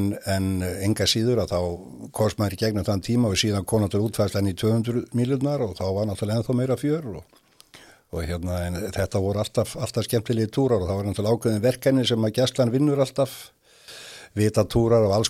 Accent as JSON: {"language": "Icelandic", "town": "Reykjavík", "region": "Capital Region", "country": "Iceland", "tie": "born or raised there", "said": "Og eins og menn vita þá var ekki langt í Vatnsmýrina og flugvöllin. Þannig að ég ólst upp einlega í kringum flugvöllin."}